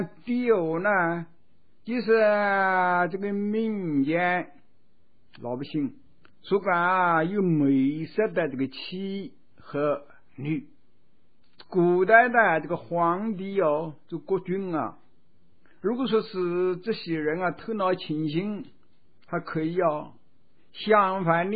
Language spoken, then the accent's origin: Chinese; China; 这个酒啊在我们中国人说过这是穿肠之药啊